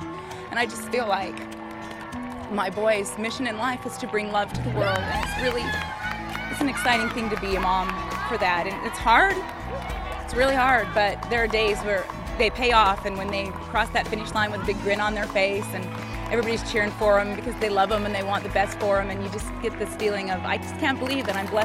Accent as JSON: {"language": "English", "region": "Texas", "country": "United States", "said": "I'm a redhead. I'm a Texan. I'm a wife. I'm a mom. And I'm a Mormon."}